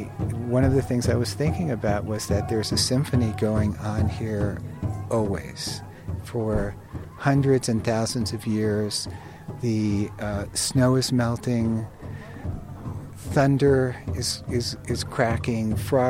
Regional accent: New York City, New York, United States; I'm a composer from New York City.

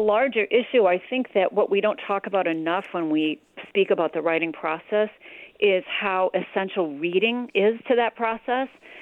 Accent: Mexico, Maine, United States; And she's writing about Mexico, Maine, which is also my hometown

